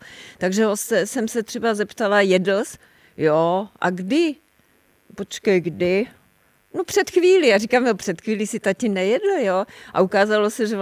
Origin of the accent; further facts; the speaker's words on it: Holešov, Zlín Region, Czechia; já jsem se vlastně narodila na Moravě, v Holešově, jo, ve Zlíně.